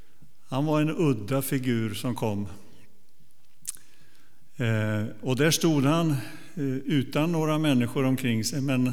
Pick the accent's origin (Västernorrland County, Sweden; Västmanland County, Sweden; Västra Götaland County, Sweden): Västra Götaland County, Sweden; Donsö; När jag växte upp på Donsö, där har ni hört många gånger vad det är jag växte upp